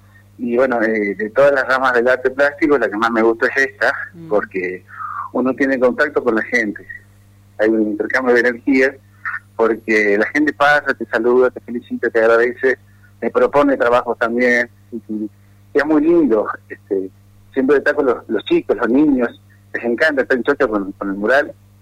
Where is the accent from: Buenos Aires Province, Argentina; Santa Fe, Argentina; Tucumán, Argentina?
Tucumán, Argentina; Yo soy de Tucumán, fui a Aguaray exclusivamente a hacer esos murales.